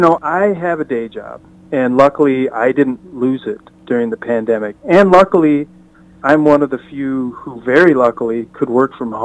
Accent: Austin, Minnesota, United States; my hometown of Austin

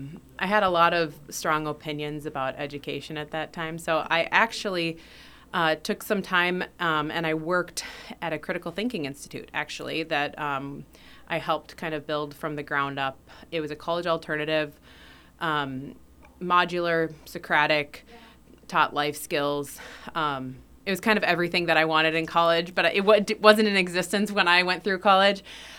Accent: Hastings, Minnesota, United States; also born or lived in Austin, Minnesota; And so I grew up here. I was born in Austin, Minnesota.

